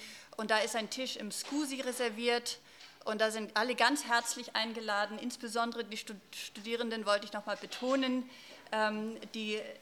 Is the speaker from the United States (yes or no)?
yes; United States; German is a second language; Sie hören immer wieder aus meinem Akzent, dass ich als Amerikanerin an die Frage von vollendete Tatsachen trete